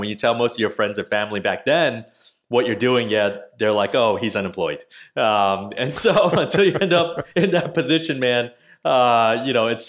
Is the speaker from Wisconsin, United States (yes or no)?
no; New Jersey, United States; also born or lived in Ohio / Baltimore; I did. So I grew up in Central Jersey. So my parents immigrated to the U.S. from Taiwan. When they first got here, we had bounced around between Ohio and Baltimore